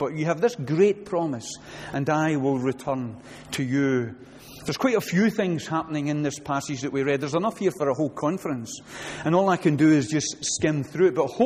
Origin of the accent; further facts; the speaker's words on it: Scotland, United Kingdom; The Scots, I come from Scotland, if you haven't guessed, are usually quite a sarcastic bunch.